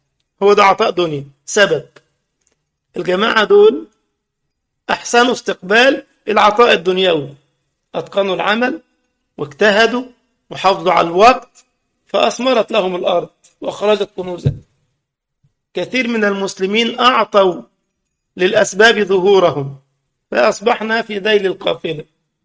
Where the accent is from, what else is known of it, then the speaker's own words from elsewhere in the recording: Egypt; كان بعض الشباب مش لاقي شغل، يجيب هاتف محمول كده عندنا في مصر